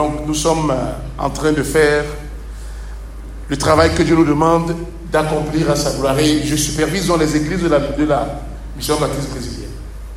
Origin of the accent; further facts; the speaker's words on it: Cameroon; Moi, je suis Camerounais